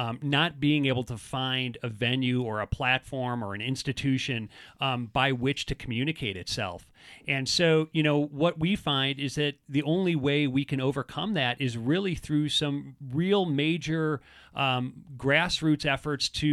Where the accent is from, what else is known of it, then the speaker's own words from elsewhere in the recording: Chicago, Illinois, United States; born there; I should say that I was born in Chicago, where, you know, Democratic Party is essentially written on your birth certificate.